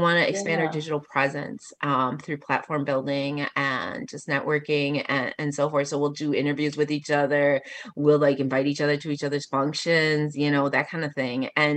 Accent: Mexico; I don't have to go to Mexico to actually look like I want to be from Mexico, because I am from Mexico.

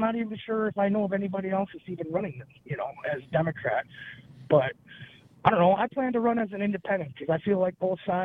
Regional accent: Greenwood, Wisconsin, United States; I'm from Greenwood, right there in the middle of it, actually.

